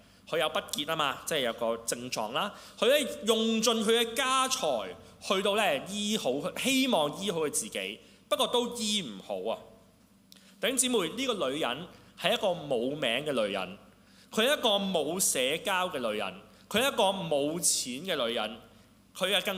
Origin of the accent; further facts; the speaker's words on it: China; 即係我哋中國人咧，好有智慧嘅